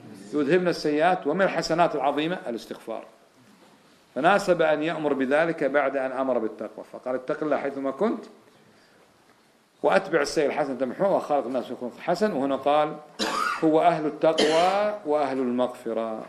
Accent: Kuwait; ثم طهر الله عز وجل هذه البلاد، بلادنا الكويت، من هذا المظهر

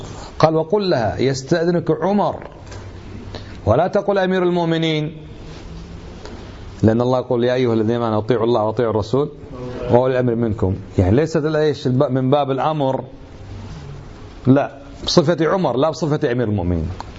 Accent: Kuwait; يقال عنه كيت وكيت وكيت

